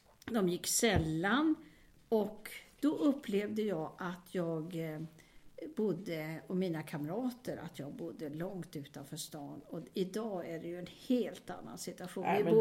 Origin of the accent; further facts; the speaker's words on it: Stockholm, Stockholm County, Sweden; born there; Ja, jag börjar med att jag är född då 1943, så jag är född i Stockholm. Och vi bodde i Stockholms stad på Östermalm faktiskt till jag var 5 år gammal.